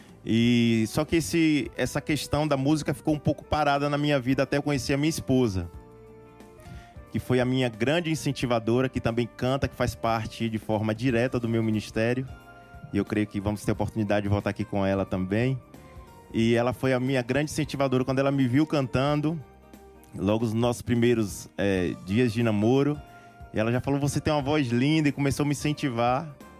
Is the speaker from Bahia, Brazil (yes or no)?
yes; Ubatã, Bahia, Brazil; born there; now in Irecê, Brazil; Já moro em Irecê há mais ou menos 14 anos. Mas toda a minha família, né? Eu nasci em Ubatã, lá no sul da Bahia.